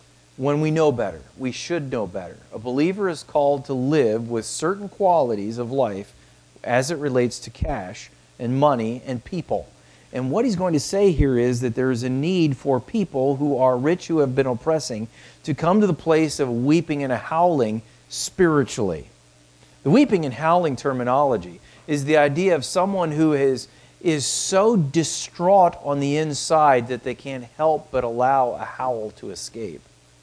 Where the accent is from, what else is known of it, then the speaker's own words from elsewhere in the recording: United States; born there; I have learned to thank God that I was born in America when I was, to the family I was, and to the opportunity of coming to know Christ.